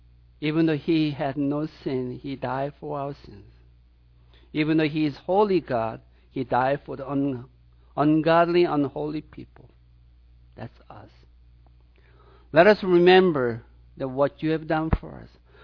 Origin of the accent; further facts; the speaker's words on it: South Korea; When I was growing up in South Korea, we had one island known as the Leper's Island.